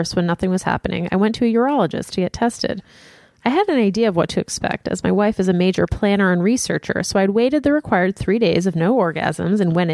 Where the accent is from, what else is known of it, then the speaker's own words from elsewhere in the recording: Lafayette, Louisiana, United States; Two, I'm from Lafayette, the heart of Cajun country, and big families I've found are still a bit of an anomaly here.